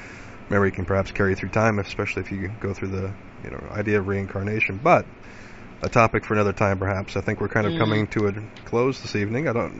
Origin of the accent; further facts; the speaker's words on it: Deadwood, South Dakota, United States; born there; Yeah, I was born in Deadwood.